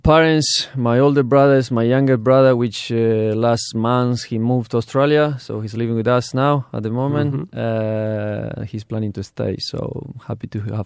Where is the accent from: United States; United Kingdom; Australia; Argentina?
Argentina; English is a second language; Yes, I grew up in Argentina. I started playing football when I was 4 years old.